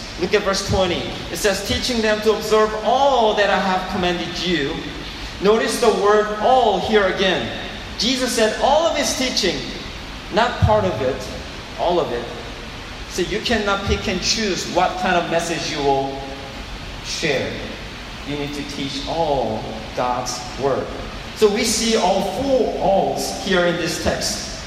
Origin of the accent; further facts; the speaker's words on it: South Korea; I'm from Korea, by the way. I love Korean food.